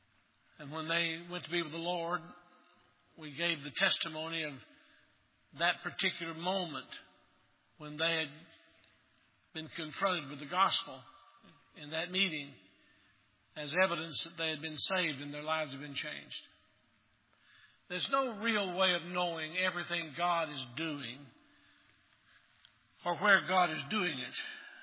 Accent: Maryville, Tennessee, United States; I was caught in the midst of a revival in our hometown. I grew up in Maryville, Tennessee

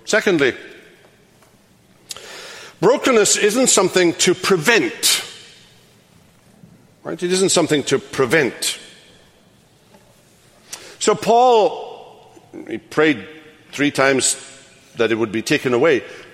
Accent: Wales, United Kingdom; I grew up in what we called West Wales, and it was culturally distinct from South Wales and North Wales, even though we're only talking 100 miles here.

